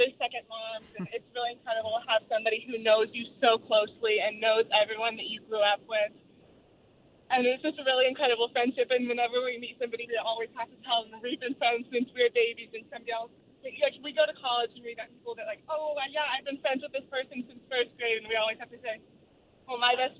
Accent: California, United States; Our moms worked together when they were pregnant, and we grew up together in Northern California.

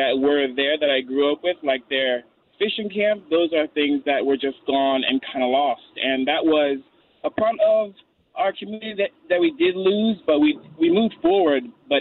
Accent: Baton Rouge, Louisiana, United States; And I'm from Baton Rouge

